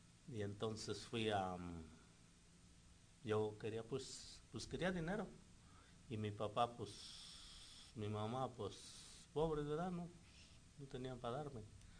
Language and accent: Spanish; Cuitzeo, Michoacán, Mexico; born there; Pues nací en el estado de Michoacán, 10 de octubre, 10, 15 del 41, en el estado de Michoacán, doctor Miguel Silva, municipio de Cuitzeo, provenir de Michoacán, México.